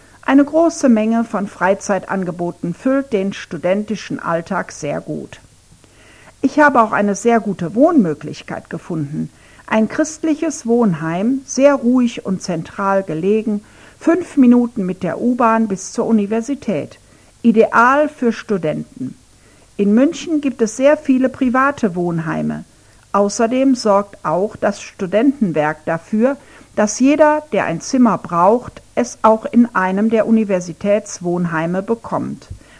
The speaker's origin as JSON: {"language": "German", "country": "Ukraine", "second_language": "German", "moved": "yes", "lives_now": "Germany", "said": "Im Vergleich zu meiner Heimat Ukraine durfte ich selbst entscheiden, welche Vorlesungen ich besuche und in welchem Semester."}